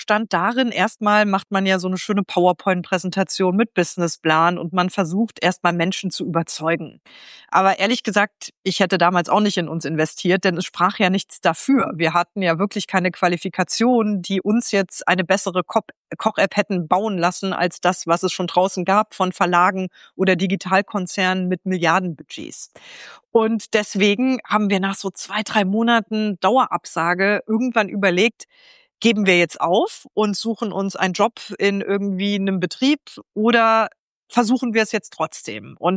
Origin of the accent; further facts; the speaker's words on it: Trier, Rhineland-Palatinate, Germany; Und als sich dann die Tür geöffnet hat, in meiner Heimat Trier für die SPD, für den Bundestag zu kandidieren, da kam natürlich einiges zusammen.